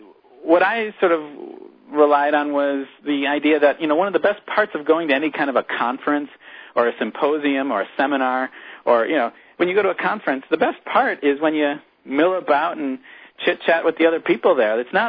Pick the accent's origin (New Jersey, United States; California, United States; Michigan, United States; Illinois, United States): Illinois, United States; I grew up in Illinois and went to the University of Iowa